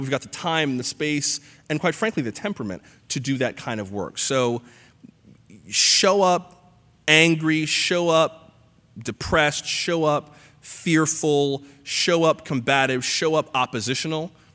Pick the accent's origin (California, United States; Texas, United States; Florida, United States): Florida, United States; I'm from South Florida, and I'd moved back and worked for one of the stations in my hometown as an assignment editor